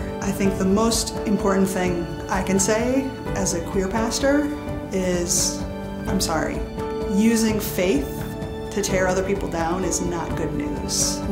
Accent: South Dakota, United States; Growing up in South Dakota, you can imagine it's not the most fun place to figure out you're trans.

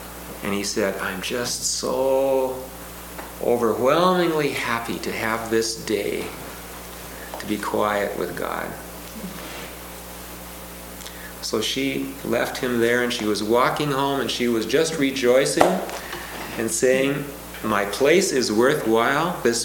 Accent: Minneapolis, Minnesota, United States; I went to a retreat house near the Twin Cities. I come from Minneapolis.

